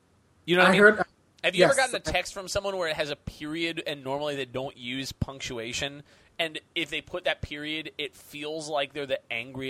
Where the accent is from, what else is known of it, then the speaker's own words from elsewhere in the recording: Florida, United States; So I am from Florida, and University of Florida, if you don't know, had a bad football year.